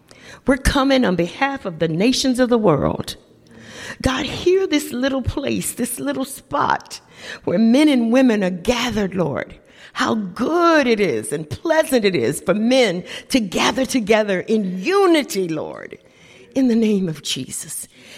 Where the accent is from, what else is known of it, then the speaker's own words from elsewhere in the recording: Dyersburg, Tennessee, United States; born there; I was born in Dyersburg, Tennessee. Amen. And I'm back home for a short season as we've traveled the nations of the world.